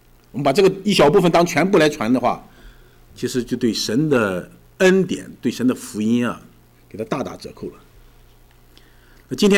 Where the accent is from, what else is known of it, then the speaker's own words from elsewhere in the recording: China; 很容易把我们中国人啊引到另一个误区当中去